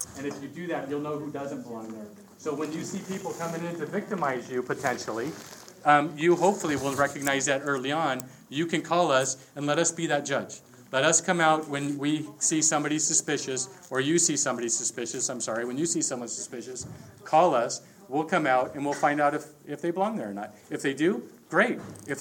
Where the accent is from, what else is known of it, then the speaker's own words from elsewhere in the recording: Long Beach, California, United States; I grew up in North Long Beach off of California in 46th.